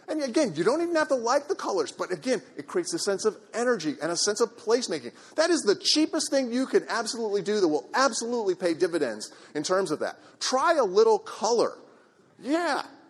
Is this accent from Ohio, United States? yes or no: yes; Ohio, United States; now in Alaska, United States; I grew up in Ohio, and I never saw snow like that.